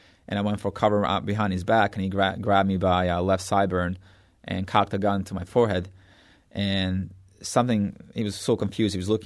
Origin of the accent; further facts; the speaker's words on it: Brčko, Brčko District, Bosnia & Herzegovina; English is a second language; now in St. Louis, United States; at the entrance to my hometown in Brčko, as you're crossing over Croatian border into Bosnia, there's a huge sign that says, welcome to Brčko, Bosnia, brotherly city of St. Louis.